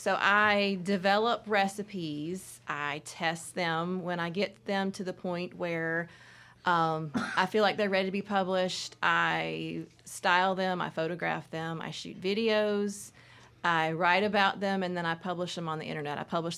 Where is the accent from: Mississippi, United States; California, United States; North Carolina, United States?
Mississippi, United States; They moved to Mississippi the year before I was born. So I am born and raised in Mississippi.